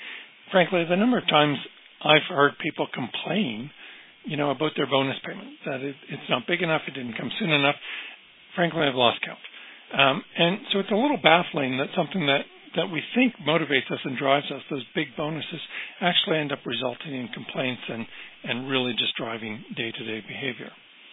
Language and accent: English; Saskatchewan, Canada; now in Manitoba, Canada; I'd grown up on the prairies. I grew up in Saskatchewan. And so this kind of felt like coming home when I came back here.